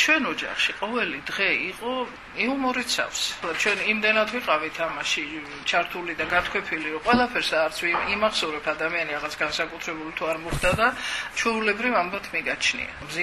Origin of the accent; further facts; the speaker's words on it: Tsagveri, Samtskhe-Javakheti, Georgia; მიუხედავად იმისა, რომ მე წაღვერში დავამთავრე სკოლა და იქაურად ვთვლი თავს უფრო ძველ წაღვრელად